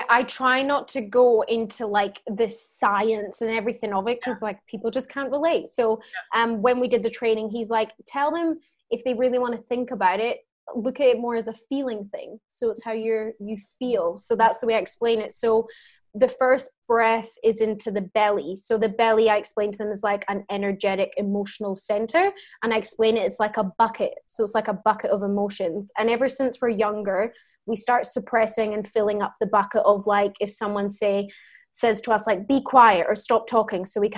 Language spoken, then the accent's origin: English; Scotland, United Kingdom; moved away as an adult; now in Melbourne, Australia; and I come from Scotland. Mm-hmm. Moved to Melbourne about 10 years ago